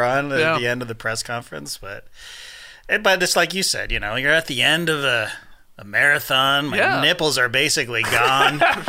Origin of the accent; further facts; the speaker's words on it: Canada; We're Canadian.